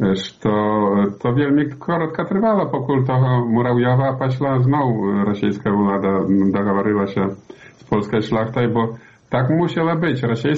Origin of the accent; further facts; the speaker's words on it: Belarus; ми білоруси